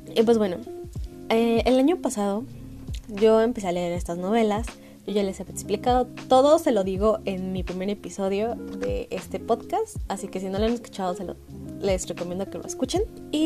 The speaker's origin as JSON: {"language": "Spanish", "country": "Mexico", "said": "En México sí está disponible, yo soy de México así que me metí"}